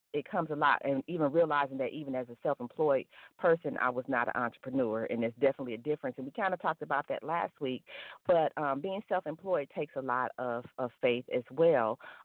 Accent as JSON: {"language": "English", "town": "Detroit", "region": "Michigan", "country": "United States", "tie": "born or raised there", "lives_now": "Atlanta, United States", "said": "Again, that was Steve Maxwood from my hometown, Detroit, Michigan."}